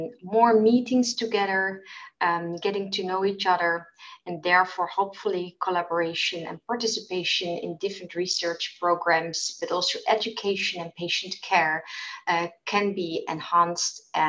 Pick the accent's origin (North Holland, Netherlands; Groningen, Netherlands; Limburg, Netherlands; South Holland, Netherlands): South Holland, Netherlands; Rotterdam; English is a second language; Well, actually, I've been born and raised in Rotterdam. I also did my medical degree here at the Erasmus University, so I've never been away.